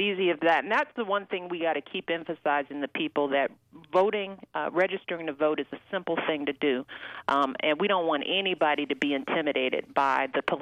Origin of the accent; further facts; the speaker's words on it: Illinois, United States; even more so in places like my hometown, like Illinois, or places like California or New York